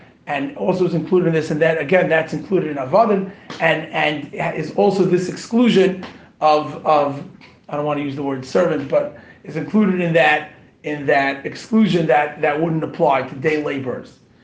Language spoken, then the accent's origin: English; England, United Kingdom; Hello, I'm from England.